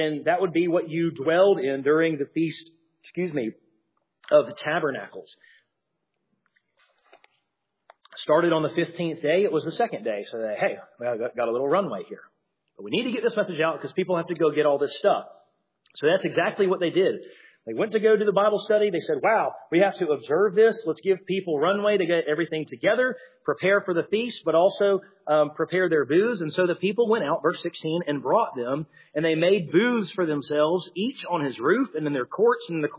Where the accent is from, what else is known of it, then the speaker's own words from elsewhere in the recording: Alabama, United States; I understand I grew up in Alabama, but that equates to a half a day.